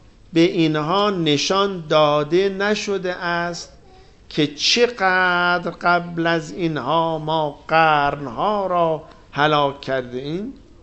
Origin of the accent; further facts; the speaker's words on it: Iran; برای ما که ایرانی هستیم کشور ایران محل سکونت ماست